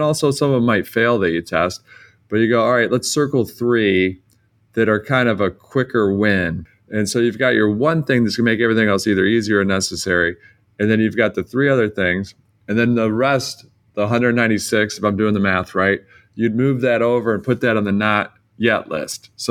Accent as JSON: {"language": "English", "town": "Detroit", "region": "Michigan", "country": "United States", "said": "I come from Detroit."}